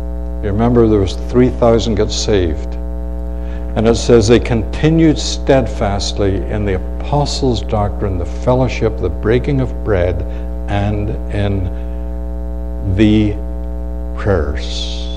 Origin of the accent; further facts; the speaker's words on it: Ireland; as a young lad growing up in Ireland. My father used to send us to different churches.